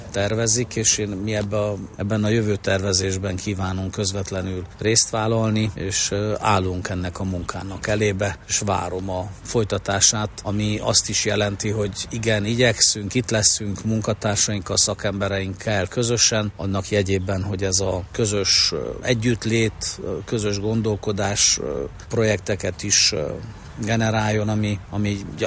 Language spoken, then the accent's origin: Hungarian; Székely Land, Romania; nekem is, mint székelyföldi magyar embernek, székelynek